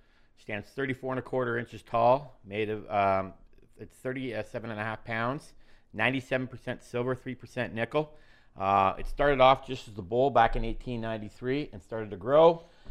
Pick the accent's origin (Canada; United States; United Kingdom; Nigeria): Canada; Well, first of all, I'm from Canada, so nothing touches Canada in that area.